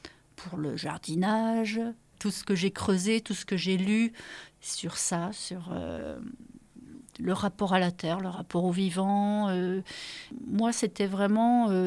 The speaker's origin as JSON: {"language": "French", "region": "Bourgogne-Franche-Comté", "country": "France", "also_born_or_lived": "Paris", "moved": "yes", "said": "j'ai vécu 18 ans à Paris, quand j'ai débarqué, je viens de Franche-Comté, où j'ai fait mes conservatoires de Besançon. Et en arrivant dans le Loir-et-Cher, pour se rapprocher de ma belle famille, on s'est retrouvés dans la campagne."}